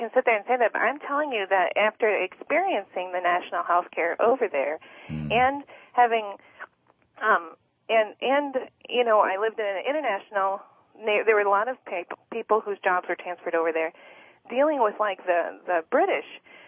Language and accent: English; United States; I am an American, but I spent the last 4 years living in Germany.